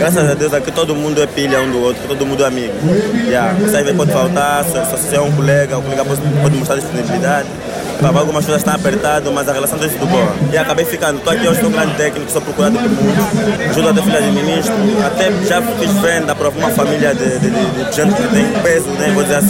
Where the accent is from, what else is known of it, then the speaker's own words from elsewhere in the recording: Angola; Eu sou angolano.